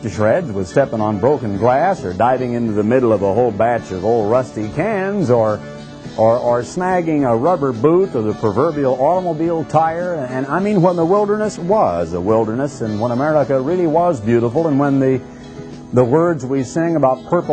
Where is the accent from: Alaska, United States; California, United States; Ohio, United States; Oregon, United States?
Oregon, United States; You know, I was born in Oregon. I had the opportunity as a boy to pedal a bicycle just out of the environs of a small town of about 25,000